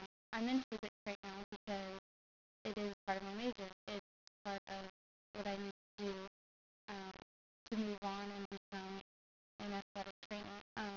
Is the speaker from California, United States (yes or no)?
yes; Visalia, California, United States; I am 20 years old, and I'm from Visalia, California. Usually people don't know where Visalia is. It's about 30 minutes south of Fresno.